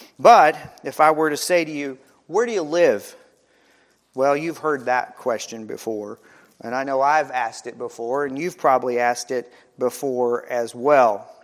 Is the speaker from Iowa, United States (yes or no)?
no; Graham, North Carolina, United States; Lori and I have been in a lot of different places, and I'll say, "Well, I'm from Graham." Most of the time, they'll look at us with a puzzled face, and so then Lori will chime in, "Well, it's near Burlington."